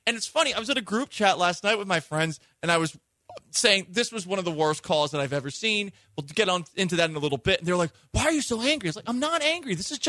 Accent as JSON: {"language": "English", "town": "Boston", "region": "Massachusetts", "country": "United States", "accent": "Boston", "said": "If I can't swear up here, then I can't really get into my Boston accent that much."}